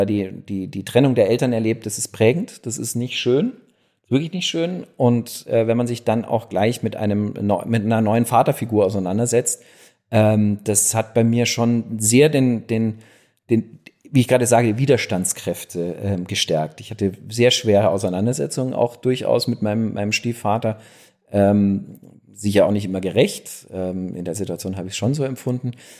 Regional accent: Munich, Bavaria, Germany; born there; Ich bin ja in München geboren

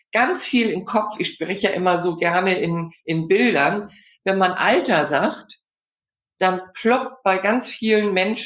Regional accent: Hamburg, Germany; ich bin ja schon stolze 65 Jahre alt. Hab gelernt, ich komme ja aus Hamburg, was man in Hamburg so lernt, Im- und Exportkaufmann.

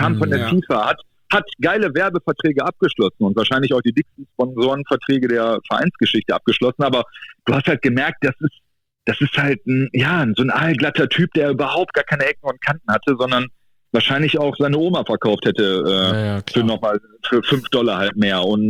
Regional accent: Gelsenkirchen, North Rhine-Westphalia, Germany; Gelsenkirchen, ja, ist meine Heimat und es ist auch grundsätzlich eine ganz geile Stadt

